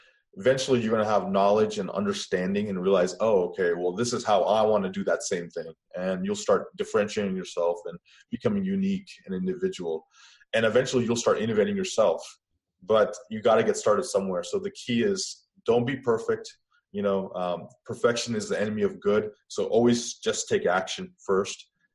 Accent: Atlanta, Georgia, United States; I'm from Atlanta, meaning I grew up there, went to school there. So I know Atlanta pretty well.

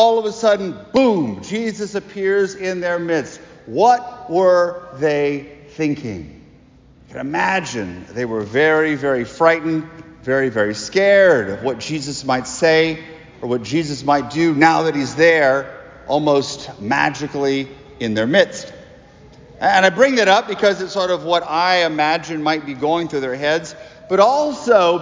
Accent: Lafayette, United States; So I grew up a lot in Lafayette with my family going to movies.

